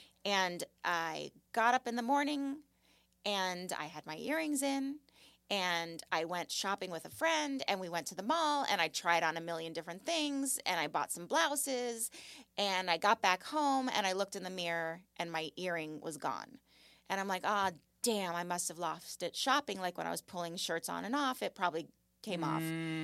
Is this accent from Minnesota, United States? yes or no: no; Malibu, California, United States; But I grew up in Malibu, and I lived on Point Doom.